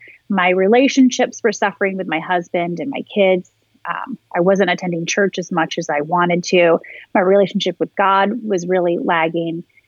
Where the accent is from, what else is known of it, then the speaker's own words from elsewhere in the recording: Michigan, United States; You know, I was born and raised in Michigan, went to college in Ohio.